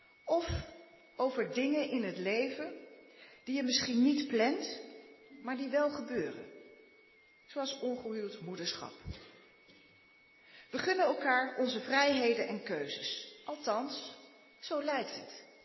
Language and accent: Dutch; Dordrecht, South Holland, Netherlands; also born or lived in Drenthe; Ik ben opgegroeid in Dordrecht en Drenthe. Gereformeerd gedoopt. Mijn ouders zijn gescheiden toen ik 5 jaar oud was.